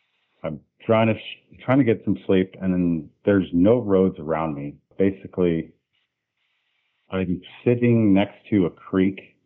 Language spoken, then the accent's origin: English; Lake Tahoe, United States; I'm originally from Lake Tahoe, so I relate to it because it's special to me.